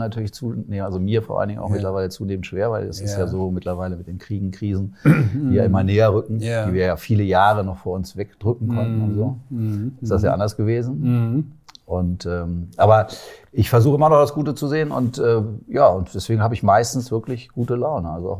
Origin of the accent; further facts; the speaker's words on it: Lauenau, Lower Saxony, Germany; Bei uns in Lauenau, ich komme aus Lauenau.